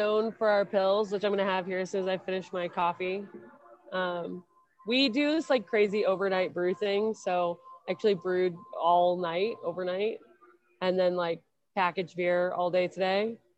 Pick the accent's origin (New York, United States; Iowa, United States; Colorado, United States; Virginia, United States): Colorado, United States; Aurora; So I grew up here in Denver, actually south of Denver in Aurora